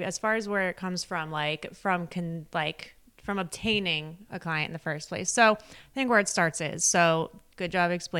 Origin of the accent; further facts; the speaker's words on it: Delaware County, Pennsylvania, United States; I'm from Delco. I remember your first store.